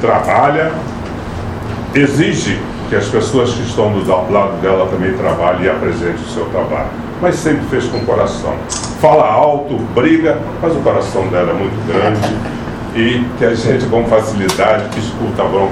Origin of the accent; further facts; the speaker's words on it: Santa Cruz, Rio de Janeiro, Brazil; Eu sou lá de Santa Cruz, para quem não sabe aí, eu comecei, sou filho de Santa Cruz, Santa Cruzense.